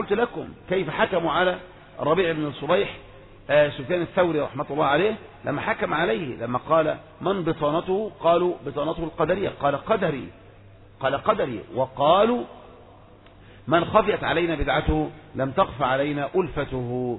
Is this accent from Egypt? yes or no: yes; Egypt; مثل الدعاة عندنا في مصر